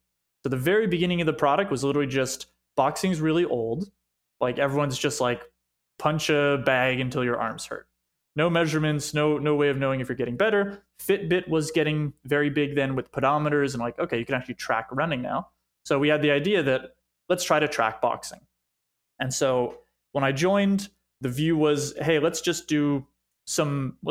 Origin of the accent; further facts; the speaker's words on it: Montreal, Quebec, Canada; coming and growing up in Montreal. I had never been.